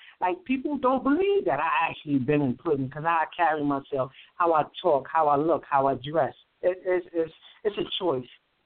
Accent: Brooklyn, New York, United States; I grew up in Brooklyn, New York, all my life.

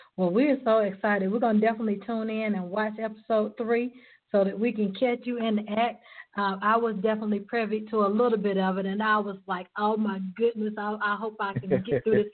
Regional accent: South Carolina, United States; now in Atlanta, United States; I'm from South Carolina, but I live in Atlanta.

